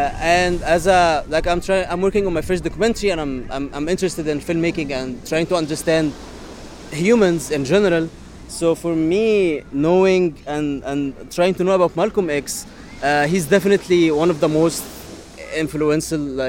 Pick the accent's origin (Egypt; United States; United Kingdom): Egypt; I am from Egypt, born and raised. So I never been exposed to the American culture.